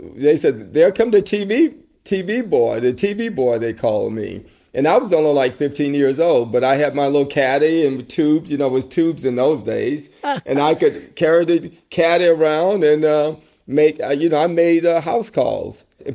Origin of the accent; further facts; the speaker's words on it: Tuscaloosa, Alabama, United States; As a young adult, I grew up in Tuscaloosa, Alabama, one of the hottest radio stations, WTUG.